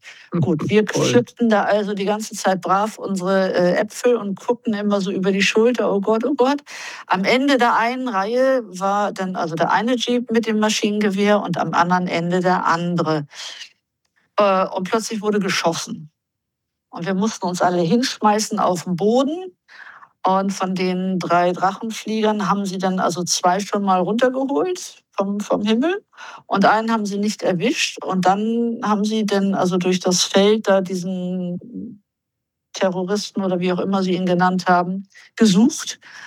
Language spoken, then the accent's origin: German; Hamburg, Germany; Sondern erstens bin ich ja selber Hamburgerin. Zweitens die 62er Flut, ich wurde da geboren.